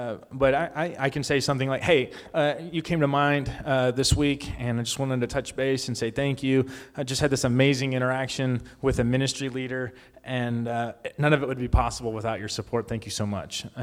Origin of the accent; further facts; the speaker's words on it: China; So I grew up in China, right?